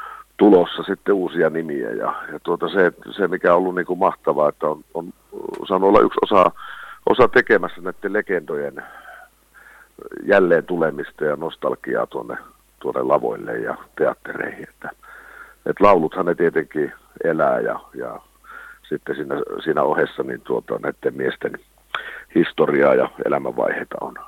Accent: Pieksämäki, South Savo, Finland; Mä oon Pieksämäntä kotoisin

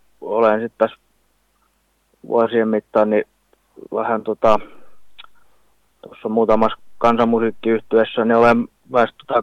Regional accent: Mynämäki, Southwest Finland, Finland; kun mä oon tästä Mynämäestä kotoisin

